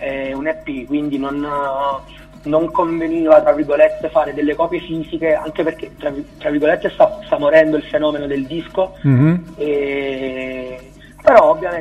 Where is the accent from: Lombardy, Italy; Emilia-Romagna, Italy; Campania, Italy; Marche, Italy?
Campania, Italy; Naples; Abbiamo suonato un po' in giro, specialmente a Napoli, io sono di Napoli